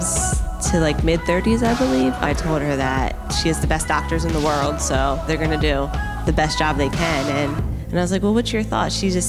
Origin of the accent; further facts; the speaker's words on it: Reisterstown, Maryland, United States; I'm from Reisterstown, Maryland.